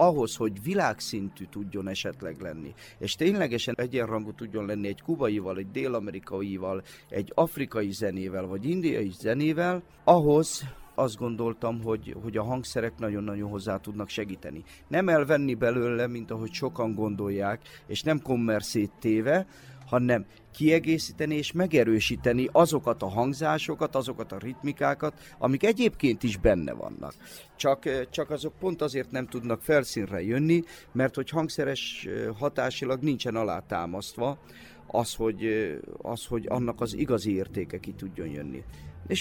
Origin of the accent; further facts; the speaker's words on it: Budapest, Hungary; Én például személy szerint generációkra visszamenőleg budapesti vagyok. Semmi közöm nincsen a úgymond vidéki élethez